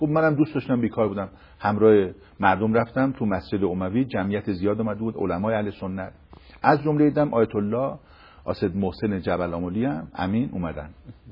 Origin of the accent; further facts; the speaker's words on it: Iran; گفتم آقا من از ایران اومدم